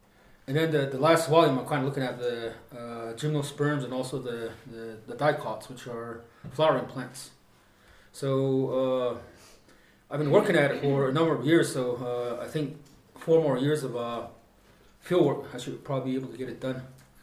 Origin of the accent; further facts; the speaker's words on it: Cove, Arizona, United States; So this is my hometown, my home region. This is where I live at, this is where I've herded sheep, this is where I grew up.